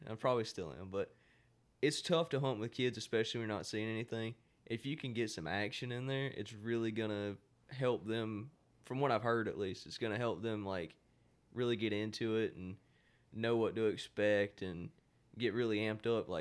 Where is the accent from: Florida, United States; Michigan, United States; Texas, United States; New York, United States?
Florida, United States; Even in Florida, like I'm from Florida, I've hunted a good bit in Florida, a decent bit.